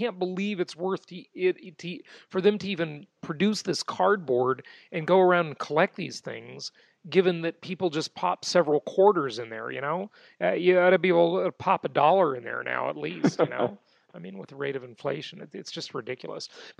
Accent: Los Angeles, California, United States; I mean, look at, like, you know, I grew up in West

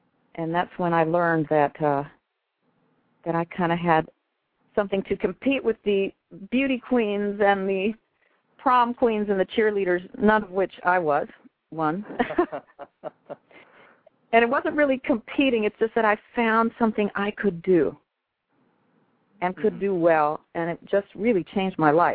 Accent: El Paso, Texas, United States; Well, I was born and raised in El Paso, Texas.

